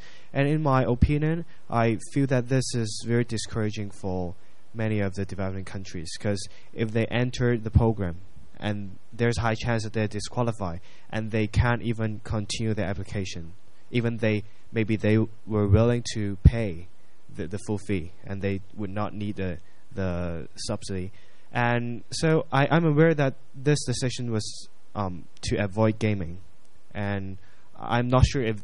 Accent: Hong Kong; I'm from NetMachine.Asia and from Hong Kong.

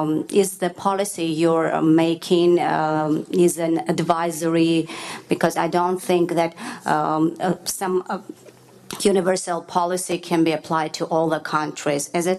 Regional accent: Armenia; English is a second language; I'm from Armenia. I talk Armenia.

